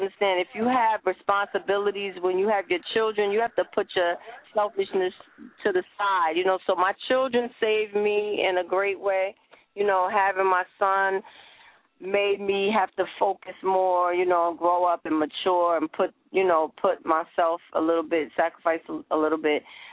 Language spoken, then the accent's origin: English; Teaneck, New Jersey, United States; He bought a gas station in Teaneck, New Jersey, and we had a nice, you know, life. We grew up, actually, I grew up in … lived a couple of couple of streets away.